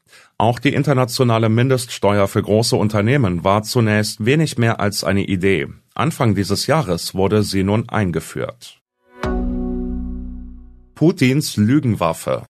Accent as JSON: {"language": "German", "town": "Dortmund", "region": "North Rhine-Westphalia", "country": "Germany", "tie": "born there", "said": "Ich bin zwar in Dortmund geboren"}